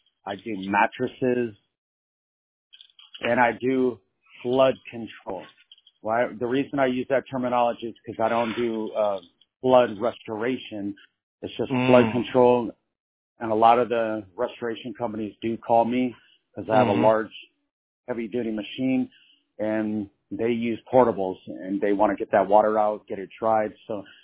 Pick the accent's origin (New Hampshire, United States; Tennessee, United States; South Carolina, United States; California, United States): California, United States; San Francisco; now in Nevada, United States; I'm from San Francisco. I'm from Cali.